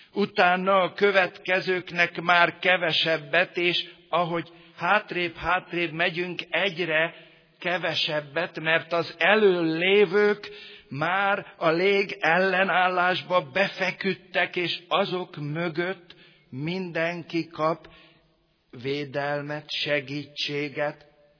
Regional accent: Hungary; Ő adta, hogy én magyarnak születtem, ha magyar vagyok

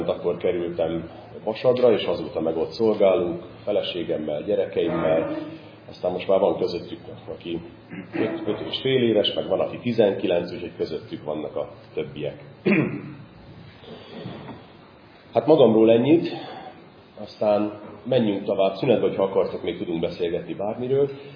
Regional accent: Zakarpattia Oblast, Ukraine; Kárpátaljáról származom.

